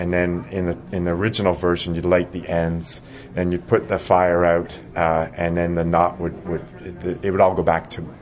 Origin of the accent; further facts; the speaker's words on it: Ottawa, Ontario, Canada; when I'd seen busker festivals in my hometown of Ottawa